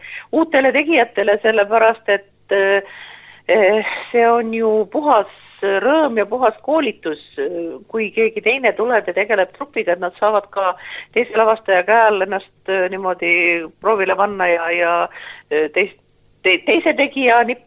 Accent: Saare County, Estonia; me oleme ikka saarlased

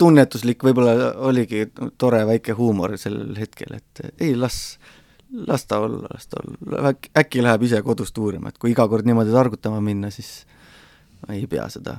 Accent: Saare County, Estonia; Mu vanemad on seal, minu sünnikodu on seal, mitusada aastat vana talu, mis on seal kandis juba olnud, et kindlasti Saaremaa jääb oluliseks sidemeks minul

